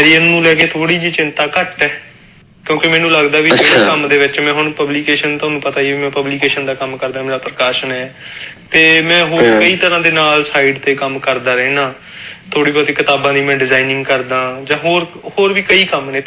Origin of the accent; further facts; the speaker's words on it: Randiala, Punjab, India; ਮੇਰਾ ਪਿੰਡ ਰੰਡਿਆਲਾ ਮੋਗੇ ਜ਼ਿਲ੍ਹੇ ਦੇ ਵਿੱਚ